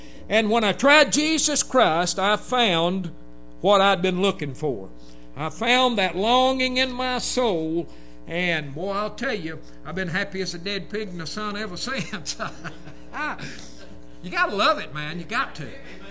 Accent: United States; I love my country. I like Scott County. Believe it or not, I was born and raised rough on Grape Rough, and I'm thankful for it.

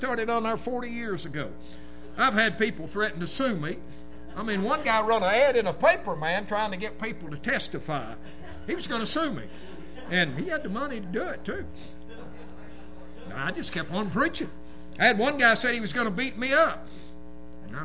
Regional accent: United States; I love my country. I like Scott County. Believe it or not, I was born and raised rough on Grape Rough, and I'm thankful for it.

